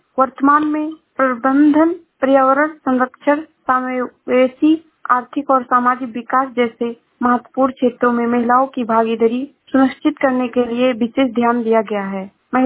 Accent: Shravasti, Uttar Pradesh, India; मैं जिला श्रावस्ती से हूँ।

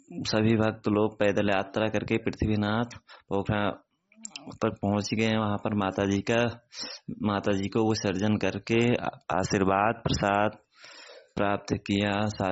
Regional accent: Raniyapur, India; तो शुरुआत करते हैं अपने गांव से, हमारे गांव में रनियापुर में

